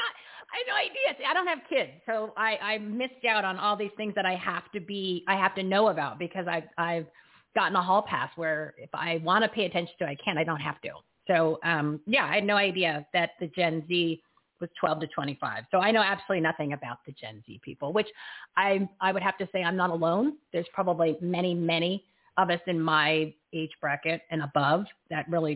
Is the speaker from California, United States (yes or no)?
no; New Jersey, United States; I grew up in New Jersey, so we did the tri-state area, and then you went down to Florida.